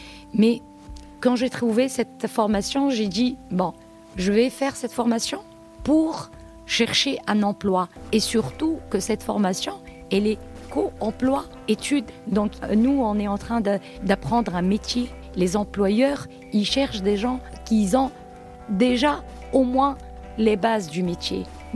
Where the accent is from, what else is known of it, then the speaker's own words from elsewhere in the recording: Tunis, Tunis Governorate, Tunisia; now in Canada; mariée, mère de deux enfants. Je suis originaire de la Tunisie. J'habite Tunis-Centre. Je suis venue au Canada la première fois en 2009.